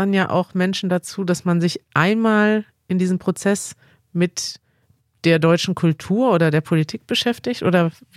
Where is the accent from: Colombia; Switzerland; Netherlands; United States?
Colombia; now in Germany; dann muss ich meinen kolumbianischen Pass abgeben und kann unter Umständen nicht mehr so leicht in meine Heimat reisen.